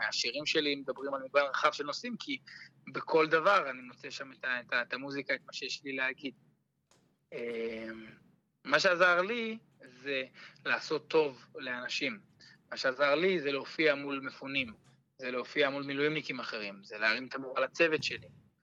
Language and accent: Hebrew; Jerusalem, Jerusalem District, Israel; אני ירושלמי.